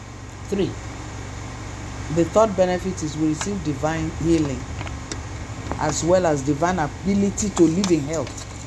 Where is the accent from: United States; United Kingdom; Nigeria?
Nigeria; Lagos; moved away; when I came from Lagos 6 years ago, where they've fallen apart, we tore them up to use as rags in the house.